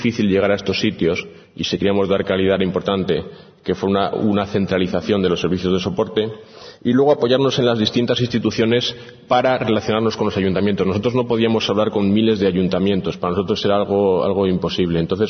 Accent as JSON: {"language": "Spanish", "town": "Soria", "region": "Castile and León", "country": "Spain", "said": "porque yo soy de Soria, siempre pongo pueblos de Soria."}